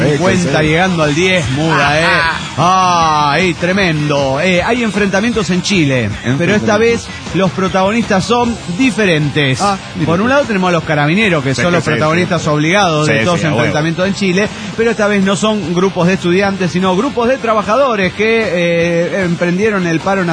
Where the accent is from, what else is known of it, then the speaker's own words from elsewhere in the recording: Bolivia; yo vengo de Bolivia